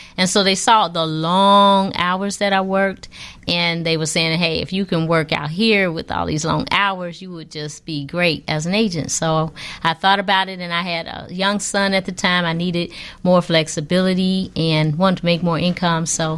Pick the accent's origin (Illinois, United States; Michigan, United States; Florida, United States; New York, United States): Illinois, United States; Chicago; I'm from Chicago. I'm actually from the Woodlawn area.